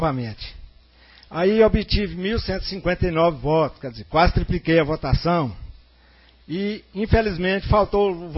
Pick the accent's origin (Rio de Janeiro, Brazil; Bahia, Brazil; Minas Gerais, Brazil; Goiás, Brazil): Goiás, Brazil; Cristalina; born there; now in Anápolis, Brazil; Mas lá na minha cidade, lá em Cristalina, onde que eu nasci, a gente sempre mexeu com política.